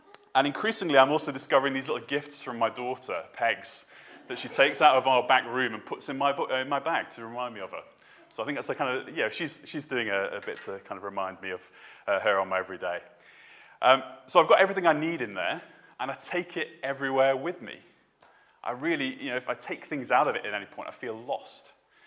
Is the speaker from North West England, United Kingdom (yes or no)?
yes; St Helens, North West England, United Kingdom; accent: Scouse; I am the son of … back up in St. Helens in Merseyside, so I'm a Scouser by origin.